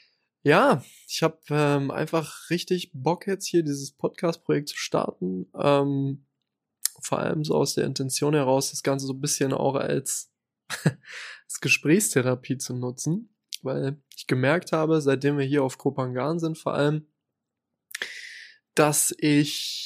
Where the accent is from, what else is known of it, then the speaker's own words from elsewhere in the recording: Saxony-Anhalt, Germany; now in Leipzig, Germany; Ich bin gewählter Leipziger. Ich komme ursprünglich aus dem Harz. Aus dem wunderschönen Harzkreis.